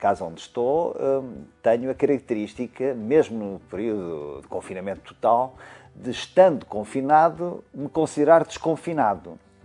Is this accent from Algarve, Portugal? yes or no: no; Costa Nova, Aveiro, Portugal; embora seja de uma terra marítima, ilha, via Costa Nova, passei a minha infância e juventude na Costa Nova